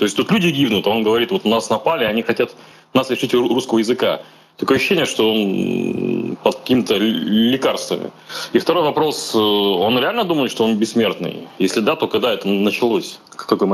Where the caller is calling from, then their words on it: Saint Petersburg, Russia; Санкт-Петербург.